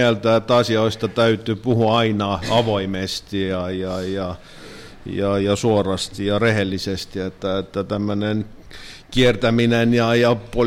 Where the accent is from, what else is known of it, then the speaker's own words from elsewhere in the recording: Estonia; meillä Virossa salataan erilaisia asioita erittäin helpolla kädellä